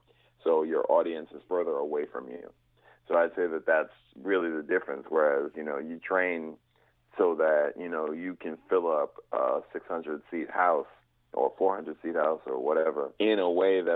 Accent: New York City, New York, United States; Home base is New York City, New York. I was born and raised in New York.

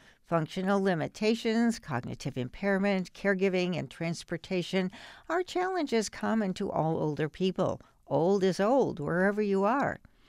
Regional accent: Clearwater, Kansas, United States; I am a fifth-generation Kansan. I grew up in a small town near a bigger city, Clearwater, Kansas. My hometown is an easy drive from Wichita.

